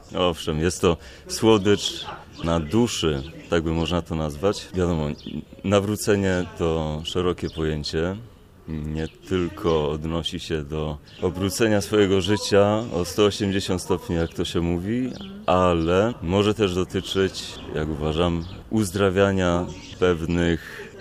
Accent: Nowy Sącz, Lesser Poland, Poland; born there; now in Kraków, Poland; urodziłem się w Nowym Sączu, ale mieszkam w Krakowie.

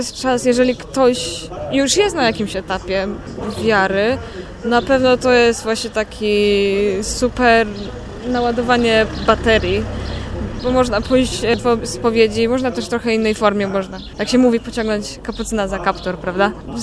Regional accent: Kraków, Lesser Poland, Poland; now in Southampton, United Kingdom; Jestem z Krakowa … Obecnie studiuję w Anglii, w Southampton.

